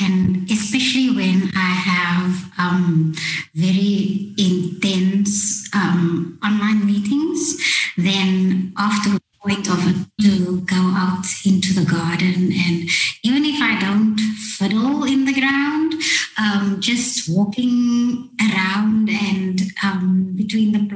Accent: Cape Town, Western Cape, South Africa; I'm a South African, born and raised in Cape Town, in the northern suburbs of the Western Cape. I am currently doing my PhD in oceanography at the University of Cape Town.

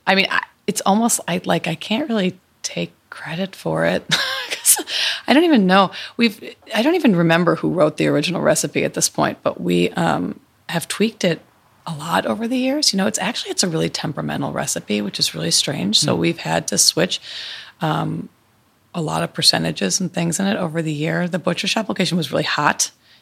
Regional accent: Chicago, Illinois, United States; now in Winter Park, United States; So I came here, I'm originally from Chicago, but I came here in 1994.

